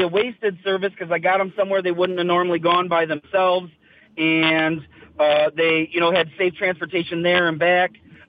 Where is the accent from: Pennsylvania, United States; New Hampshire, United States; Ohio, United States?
Ohio, United States; Toledo; I actually have a wedding this weekend in Columbus, and I'm from Toledo, so it's about 2 hours and a half away.